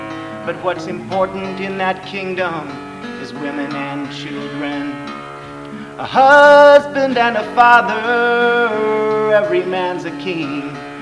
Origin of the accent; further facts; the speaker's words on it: Fremont, California, United States; I grew up in Fremont, California, mostly.